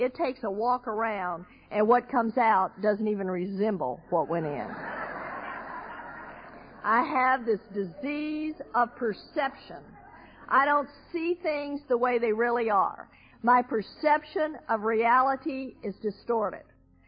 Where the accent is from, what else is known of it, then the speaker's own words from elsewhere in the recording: Texas, United States; I'm born and raised in Texas.